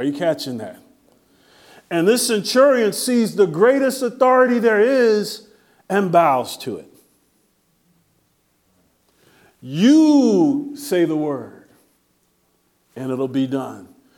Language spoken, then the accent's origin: English; Long Branch, New Jersey, United States; I'm from Long Branch, by the way.